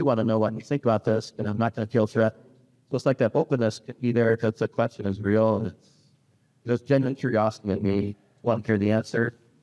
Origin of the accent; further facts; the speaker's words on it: Midwest, United States; One of the things I realized is while I was raised in the Midwest, I have certain values, certain interests, and especially as a Christian